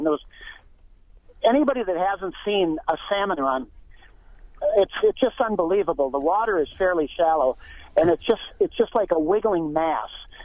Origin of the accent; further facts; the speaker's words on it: Marshfield, Wisconsin, United States; now in Chippewa Falls, United States; I'm from the Marshfield, Wisconsin area, never saw eagles. I retired, moved over to Chippewa Falls in 2006.